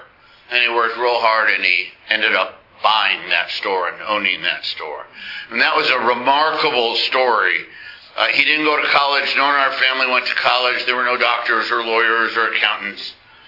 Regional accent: Midwest, United States; I was raised in the Midwest, and we're some big guys here.

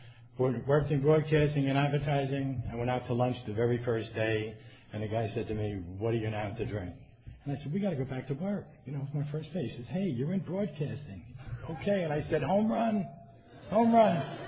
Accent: Rockland, New York, United States; I'm from New York. And I am an alcoholic, that you can bet on. And New York, where I'm from in Rockland, is this is great.

